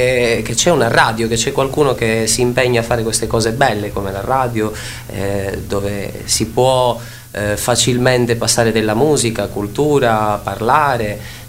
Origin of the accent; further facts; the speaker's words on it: Valguarnera Caropepe, Sicily, Italy; però tipo io il cantante sono di Val Guarnera, ma tutti gli altri sono di là.